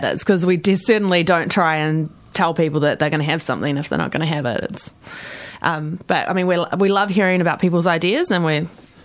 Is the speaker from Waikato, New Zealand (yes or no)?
yes; Hamilton, Waikato, New Zealand; which is I've been there quite a few times. It's my hometown, so.